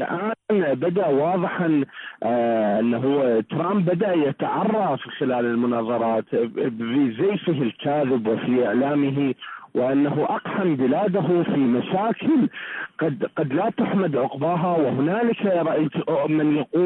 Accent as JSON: {"language": "Arabic", "country": "Iraq", "said": "من العراق."}